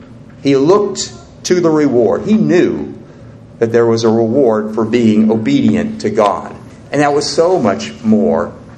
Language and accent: English; Portland, Oregon, United States; I grew up in the Portland, Oregon area where it rains 9 months out of the year.